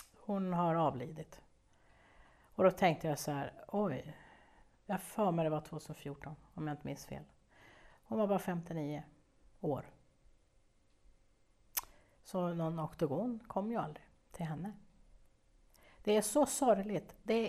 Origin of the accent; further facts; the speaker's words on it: Stockholm County, Sweden; eftersom jag kommer då från Stockholms skärgård